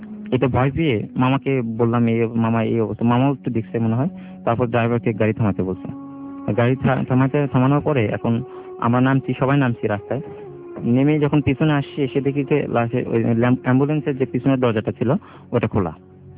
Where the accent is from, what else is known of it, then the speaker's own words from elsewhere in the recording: Bogura, Rajshahi Division, Bangladesh; আমরা চলে যাব আমাদের গ্রামে বাসা বগুড়াই